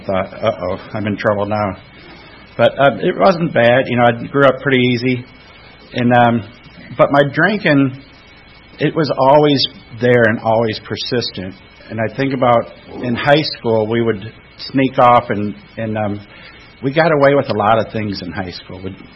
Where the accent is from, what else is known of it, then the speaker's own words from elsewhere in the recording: Flint, Michigan, United States; Well, I grew up in Flint, Michigan, and I had my first drink at the age of 9.